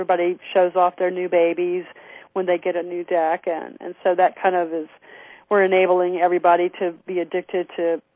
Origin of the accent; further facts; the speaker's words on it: the South, United States; Since I'm from the South, sometimes people think … A-L, but no … like the bird.